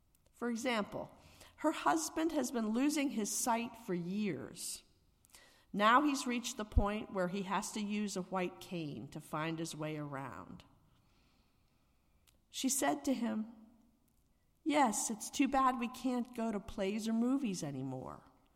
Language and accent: English; Pittsburgh, Pennsylvania, United States; I can remember when she was the choir accompanist at the UU church where I grew up in Pittsburgh, Pennsylvania.